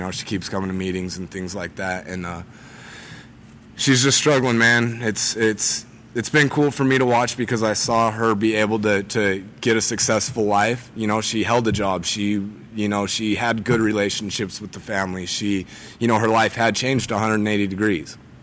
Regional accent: Heber City, Utah, United States; I grew up in Heber City. It's a small town right by here, and we'd go out in the woods and party, or else we'd come to Salt Lake and party, whatever.

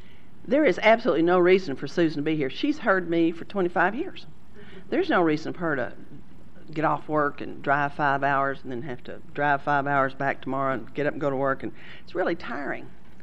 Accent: Texas, United States; now in California, United States; I sleep out in California, but I'm sure from Texas. I want you to know.

